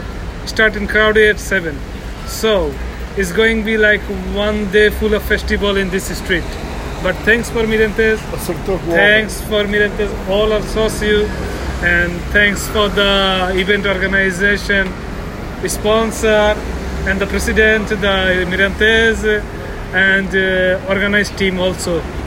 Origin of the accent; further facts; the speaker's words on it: Bangladesh; English is a second language; now in Portugal; I am origin from Bangladesh, now become a Portuguese.